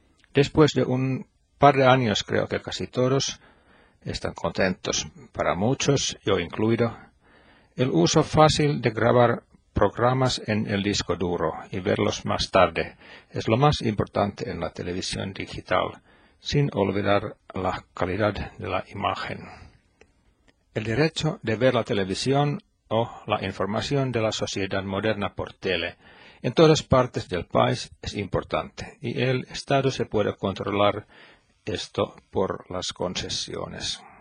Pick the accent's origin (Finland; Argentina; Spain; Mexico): Finland; Hämeenlinna, Kanta-Häme; Spanish is a second language; de Hämeenlinna, Finlandia, 500 kilómetros al sur del círculo polar ártico.